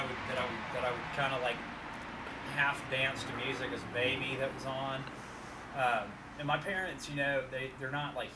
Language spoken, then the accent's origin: English; Alabama, United States; I'm from the suburbs of Birmingham, Alabama, outside of Birmingham, in like the Shelby County kind of area